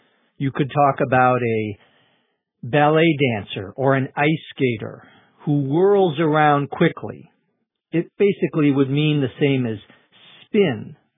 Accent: Minnesota, United States; which is just next to my home state of Minnesota in the north central part of the U.S., what we call the upper Midwest.

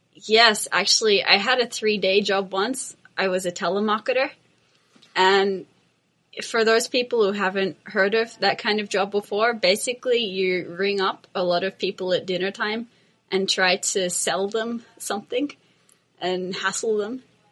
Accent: Australia; from Australia.

